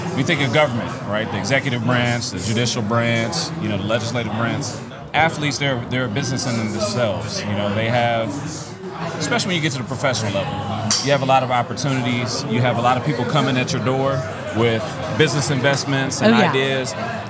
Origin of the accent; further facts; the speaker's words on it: Dayton, Ohio, United States; moved away as an adult; now in Atlanta, United States; I'm from Dayton, Ohio.